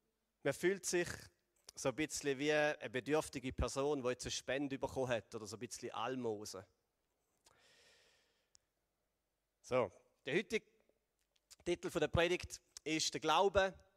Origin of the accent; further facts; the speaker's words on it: Switzerland; Ja, da bei uns in der Schweiz, aber ich glaube auch so ein bisschen im Westen.